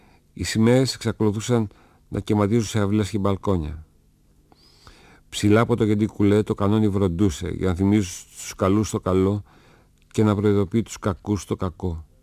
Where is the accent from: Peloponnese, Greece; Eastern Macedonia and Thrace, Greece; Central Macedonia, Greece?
Central Macedonia, Greece; Thessaloniki; Τον περίμενα πώς και πώς για να δω την πόλη μου να χαίρεται. Ξεφύλιζα το ημερολόγιο στον τοίχο και όταν ανοίχνει 26, η Θεσσαλονίκη σημειοστολιζόταν, οι καμπάνες χτυπούσαν και το μισό μου σόι γιόρταζε.